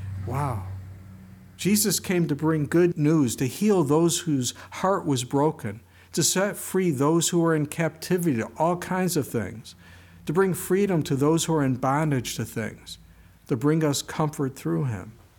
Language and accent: English; the South, United States; Well, I'm a Southerner, but that's not a comfort, my friend.